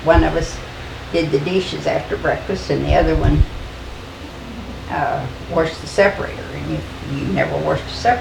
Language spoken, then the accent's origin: English; New Mexico, United States; born there; I was born in New Mexico, but my folks grew up here.